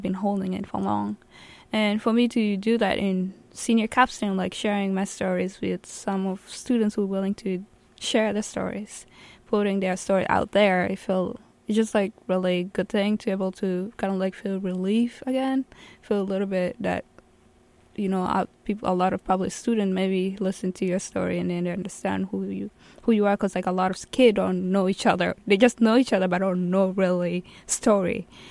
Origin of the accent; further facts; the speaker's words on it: Kenya; now in United States; And also, growing up in Kenya, just pretty much, like, growing, that kind of country I grew up, like, a surviving way, as a survivor.